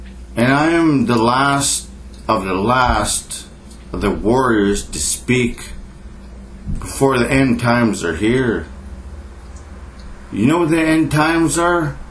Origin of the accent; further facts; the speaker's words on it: Canada; We're not criminals, we're Canadian fucking citizens. We've been here for fucking ever, you know? How can they criminalize us, man? They can't criminalize an Indian.